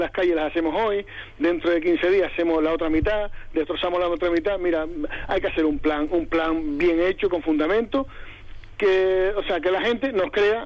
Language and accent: Spanish; Canary Islands, Spain; yo soy canario. Bueno, canario. Tengo 47 años, 48 tengo, ¿no? 48. Y soy canario.